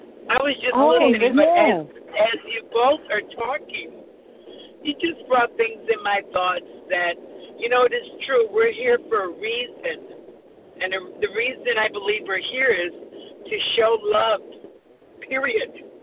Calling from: Fort Lauderdale, Florida, United States; Oh, I'm just listening, Sister Beata. I'm calling from Fort Lauderdale.

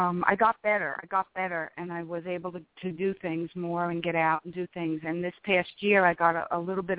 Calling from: New Jersey, United States; I'm calling from New Jersey

